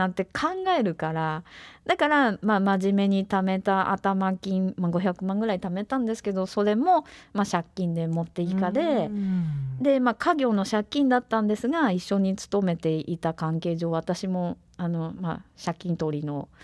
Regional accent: Toyama, Japan; まあ、私は出身が富山県なんですけど、うん、富山県じゃないとこに行きたかったです。

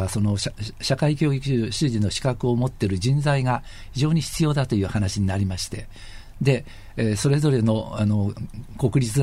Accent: Shizuoka, Japan; 私だけが静岡県の出身 でしかも一番年齢が若いから

